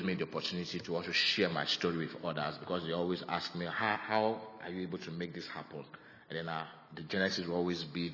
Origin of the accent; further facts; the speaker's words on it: Nigeria; I'm from Africa, I'm from Nigeria in particular